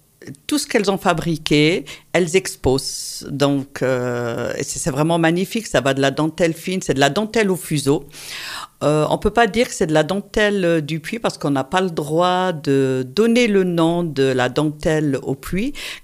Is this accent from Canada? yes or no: no; Firminy, Auvergne-Rhône-Alpes, France; moi je suis de Firminy, une Appelouse, je suis née à Firminy